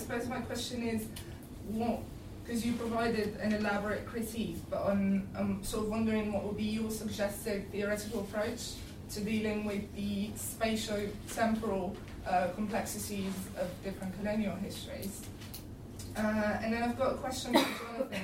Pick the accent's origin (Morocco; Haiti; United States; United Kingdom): Morocco; because I'm from Morocco, and obviously post-colonial theory is the main paradigm and has been so for a couple of decades.